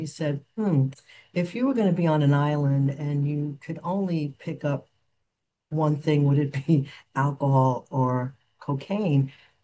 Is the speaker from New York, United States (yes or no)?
yes; New York City, New York, United States; I'm from New York City and we did a lot of partying.